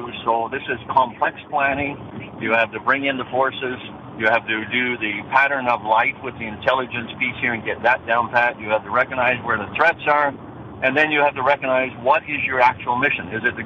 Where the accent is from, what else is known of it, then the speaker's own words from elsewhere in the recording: Canada; Very, very close to home as a Canadian commander in Afghanistan with rules of engagement.